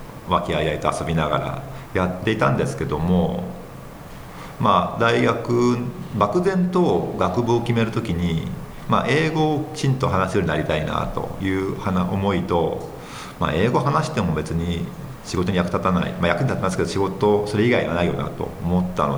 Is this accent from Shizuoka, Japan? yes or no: no; Edogawa, Tokyo, Japan; also born or lived in Koto; 実は生まれは多分江東区、東雲だったっぽいですね。東雲で生まれて小学校、幼稚園だな、幼稚園の頃に引っ越して江戸川に来ただと思います。